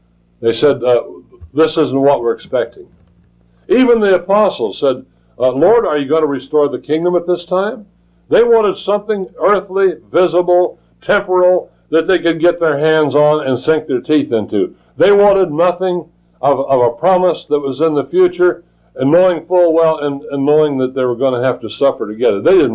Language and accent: English; Windsor, Colorado, United States; born there; We had an old man in our town. I was born in Windsor, Colorado